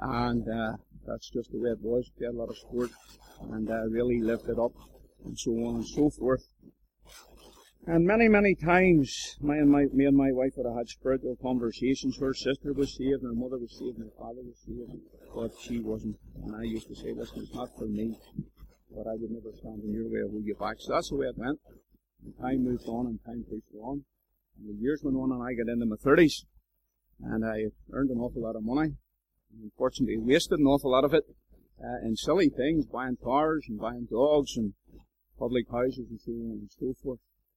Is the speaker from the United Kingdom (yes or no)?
yes; Lisburn, Northern Ireland, United Kingdom; accent: Belfast; I have a Belfast accent, but I'm from Lisburn. My father was a city man, and we lived fairly close to the motorway end of town, and sometimes you picked up their accents and things like that there.